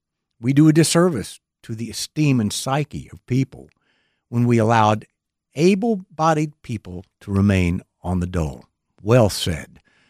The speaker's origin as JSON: {"language": "English", "region": "Texas", "country": "United States", "said": "Of course, I'm from Texas"}